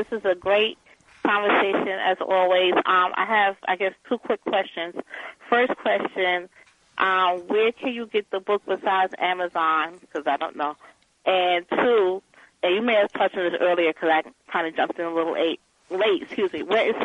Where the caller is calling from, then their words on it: Macon, Georgia, United States; I'm calling from Macon.